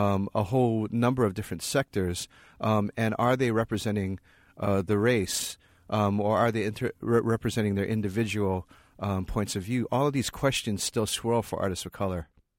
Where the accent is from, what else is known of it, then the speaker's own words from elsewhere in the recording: Hawaii, United States; When I grew up in Hawaii, you know, I had friends who were Haole, who were white.